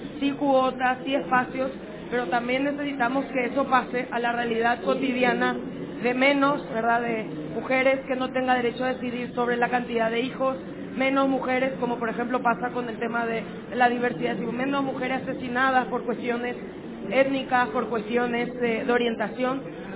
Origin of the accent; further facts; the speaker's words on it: Mexico; como podría decir soy mexicana, sí soy mexicana, como podría decir soy, y tengo también ahí como soy afromexicana por el pelo, pero también, como decías tú, soy indígena porque si empiezo a rastrear